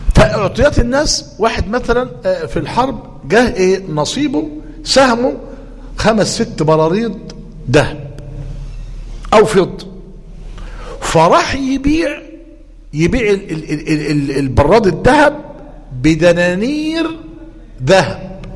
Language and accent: Arabic; Egypt; الأوراق النقدية اللي هي بنتعامل بها الآن عندنا في مصر الجنيه